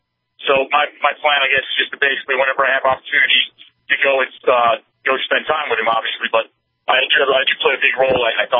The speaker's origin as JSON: {"language": "English", "town": "Chicago", "region": "Illinois", "country": "United States", "said": "Obviously, for me, I'm originally from Chicago, so a part of it is, yes, I get to travel to go back home and see my family."}